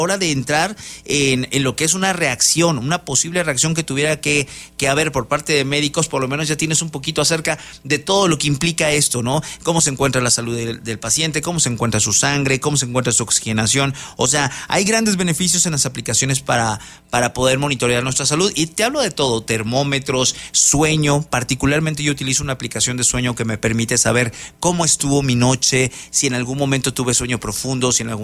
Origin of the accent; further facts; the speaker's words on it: Mexico; como buenos mexicanos